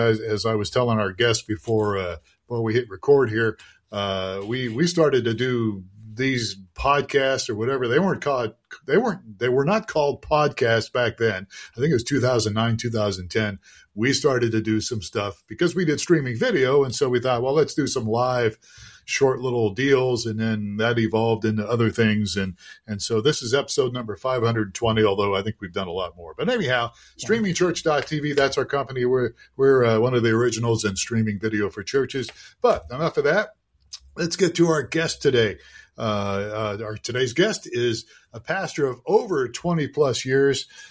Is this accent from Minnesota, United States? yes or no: no; Ohio, United States; now in Arizona, United States; I grew up in Ohio. And so when the Cleveland Cavaliers came into being, we rooted for the Cavs. And then I moved out to Arizona here in the late 70s.